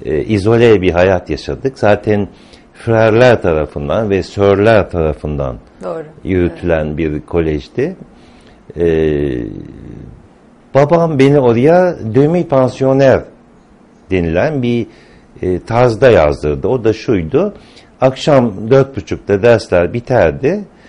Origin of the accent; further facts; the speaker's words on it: Kalamış, Istanbul, Turkey; Ben Kalamış'ta doğdum ve halen de oradayım.